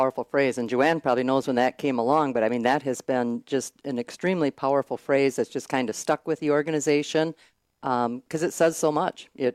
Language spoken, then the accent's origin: English; United States; You know, I'm born and raised in Richland County, so I'm from the area, and our family does deal with a lot of cancer.